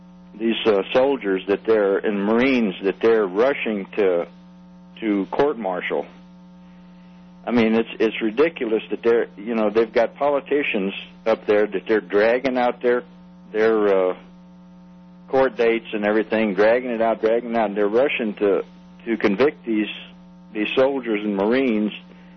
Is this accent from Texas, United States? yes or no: yes; Houston, Texas, United States; moved away as an adult; now in Colorado, United States; I'm originally from Texas. I moved up here 4 years ago.